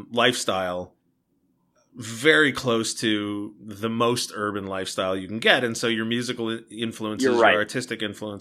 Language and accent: English; Thousand Oaks, California, United States; And I mean, growing up in Thousand Oaks, one of the things I like about California